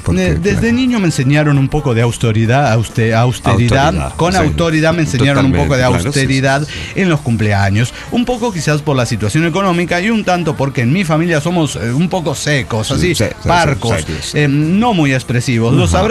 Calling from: Toluca, State of Mexico, Mexico; de Toluca, México.

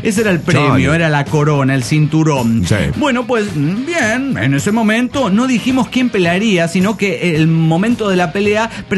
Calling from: Córdoba, Veracruz, Mexico; Desde aquí, Veracruz, querida nave, les mando un saludo desde mi cama.

